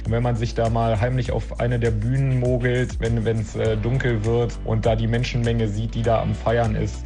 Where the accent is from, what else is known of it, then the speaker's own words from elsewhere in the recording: Solingen, North Rhine-Westphalia, Germany; born there; ich bin 31 Jahre alt, gebürtiger Solinger, wohne im wunderschönen Höchscheid